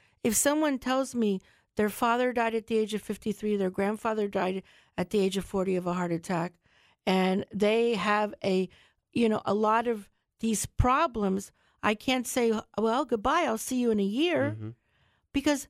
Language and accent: English; Charlotte County, United States; I grew up in Charlotte County. Ever since I was a little girl, I wanted to be a doctor.